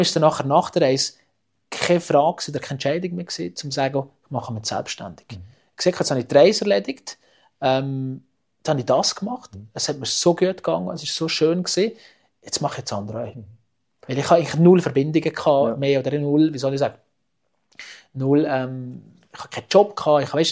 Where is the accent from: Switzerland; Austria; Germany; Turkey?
Switzerland; als Schweizer